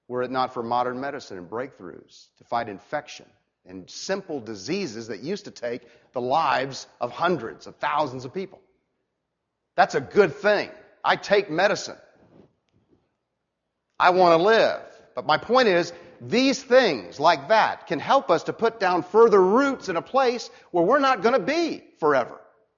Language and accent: English; Orlando, Florida, United States; also born or lived in Miami; I was born in Miami and reared in Orlando. I'm a native Floridian.